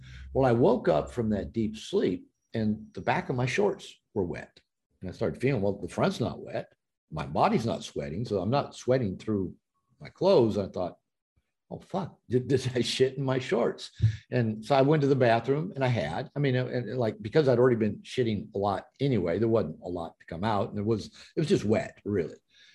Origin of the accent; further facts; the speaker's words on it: United States; you know, I grew up in a fundamental Christian church. I grew up in America.